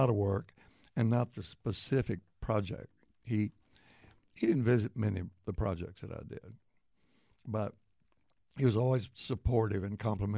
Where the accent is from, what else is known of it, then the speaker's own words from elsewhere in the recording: Sherman, Texas, United States; I was from Sherman. Excuse me. I was from Sherman.